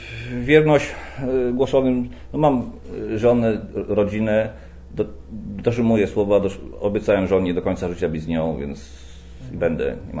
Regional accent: Lesser Poland, Poland; jestem radnym wojewódzkim, jestem tutaj Małopolaninem

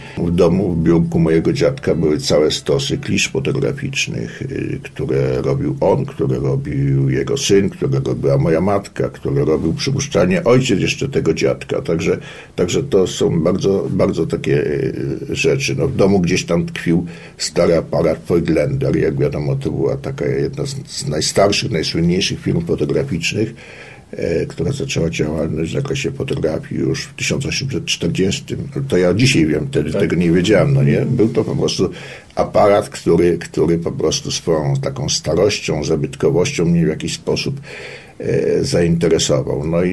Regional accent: Kraków, Lesser Poland, Poland; born there; Ja się urodziłem w Krakowie w 1945 roku

